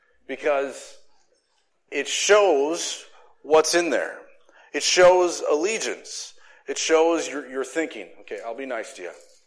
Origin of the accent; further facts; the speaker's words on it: Shell Lake, Wisconsin, United States; I grew up in Shell Lake, and halfway through after Christmas, we moved down to River Falls.